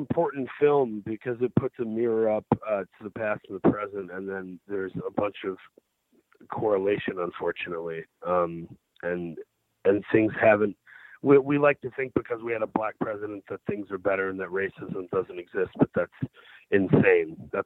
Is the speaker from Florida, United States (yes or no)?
no; Saginaw, Michigan, United States; I grew up in Saginaw, Michigan, which is like a couple hours away from